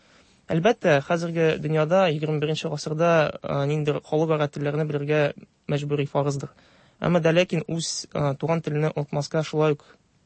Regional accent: Kazan, Tatarstan, Russia; Мин үзем Казан егете, Казанда тудым, Казанда үстем һәм 10 ел укуымны татар мәктәбендә үткәрдем. Менә Аллага шөкер шул татар мәктәбендә укып, гомумән гаиләдә сөйләшүемдә татарча гына булгач, әзме-күпме татарча сөйләшүемне саклап калдым.

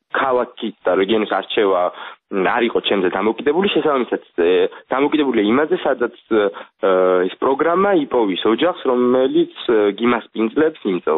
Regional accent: Kakheti, Georgia; მე წარმოშობით კახელი ვარ

